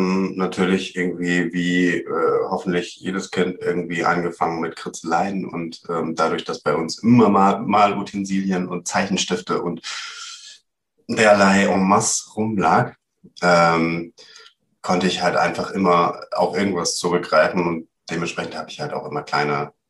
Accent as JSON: {"language": "German", "region": "Hamburg area", "country": "Germany", "tie": "born or raised there", "said": "es ist so, dass ich auf einem alten Rittergut groß geworden bin. Das ist quasi so ein kleines, ein Refugium, eine kleine Oase irgendwo am Rande von Hamburg."}